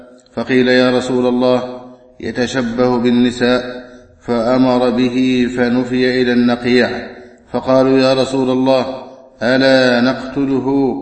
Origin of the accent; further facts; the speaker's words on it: Egypt; لقد شهدت بلدنا مصر